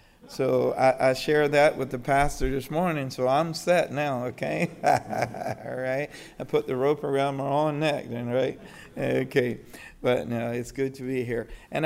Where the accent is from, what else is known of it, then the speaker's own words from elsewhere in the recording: South Carolina, United States; I am from South Carolina. I may not sound like that anymore, but yes, South Carolina farm boy.